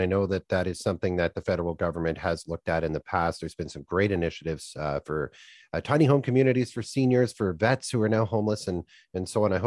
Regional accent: Ottawa, Ontario, Canada; I grew up, born and raised in Ottawa, moved out here. I'm never going back.

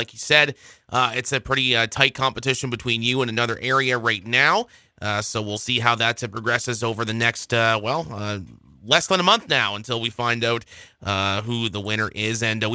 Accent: Nova Scotia, Canada; I grew up in the Valley, and we always took a class trip, like you mentioned, to a place like Grand Pré.

